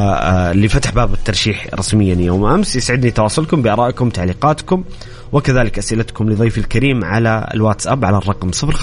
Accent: Saudi Arabia; احنا تعودنا كسعوديين انه التأهل لكأس العالم امر محسوم

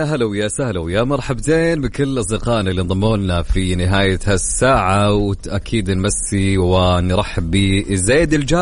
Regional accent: Saudi Arabia; عندنا في الرياض الآن حالا في الرياض درجة الحرارة بالرياض 28 درجة مئوية

